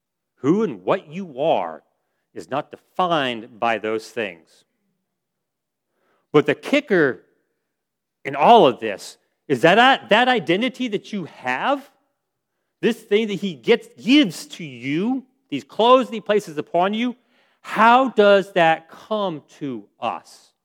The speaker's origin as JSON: {"language": "English", "region": "Texas", "country": "United States", "tie": "born there", "lives_now": "Virginia, United States", "said": "I was born in Texas, very proud of it. Thank you, Jesus. I was born in Texas. I love it."}